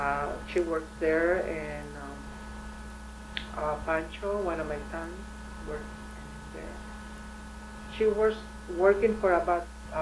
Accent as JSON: {"language": "English", "region": "Texas", "country": "United States", "tie": "born or raised there", "second_language": "English", "said": "when I grew up over there in Texas, it was not, a lot of the field work, to work."}